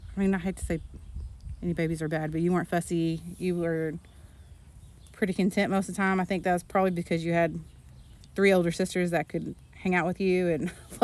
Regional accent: Munster, Texas, United States; born there; I was born in Munster, Texas.

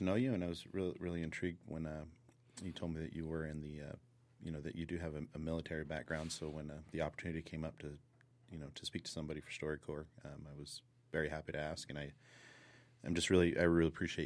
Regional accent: Carlsbad, New Mexico, United States; I come from Carlsbad, which is right down the street.

